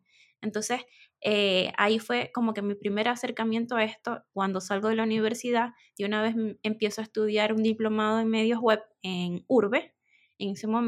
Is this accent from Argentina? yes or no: no; Maracaibo, Zulia, Venezuela; moved away as an adult; now in Chile; soy maracucha, a mucha honra, tengo 5 años ya acá en Chile